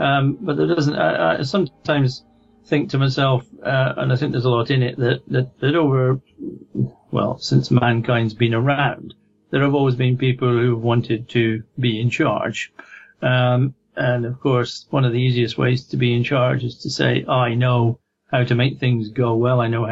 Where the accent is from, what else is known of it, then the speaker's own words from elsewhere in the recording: Scotland, United Kingdom; But I suppose because I'm Scottish, at the time I grew up, went through medical school